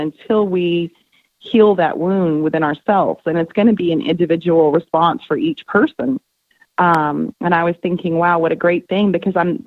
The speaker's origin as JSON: {"language": "English", "region": "Texas", "country": "United States", "said": "and just because I'm from Texas, you know, I say Jung"}